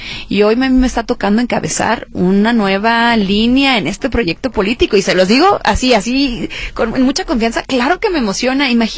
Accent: Guadalajara, Jalisco, Mexico; Yo soy de Talpita y en ese entonces, hace 41 años, las casotas eran de 400 metros.

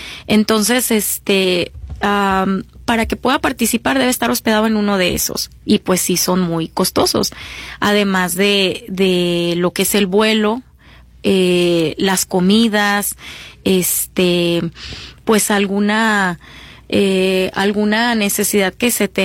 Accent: Cocula, Mexico; De Cocula.

